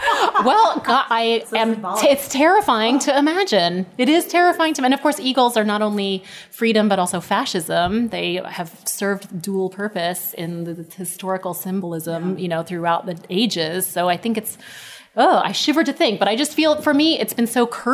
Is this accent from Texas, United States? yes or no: yes; Texas, United States; accent: Texan; I did have a Texan accent that was much stronger than it is. I still have a little bit around the edges.